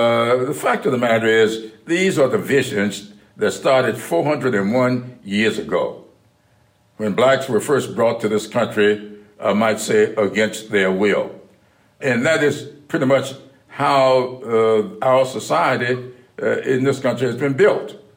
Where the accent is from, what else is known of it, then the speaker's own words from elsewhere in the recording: South Carolina, United States; We used to talk a lot early on about my experiences growing up in South Carolina, his experiences there in Delaware.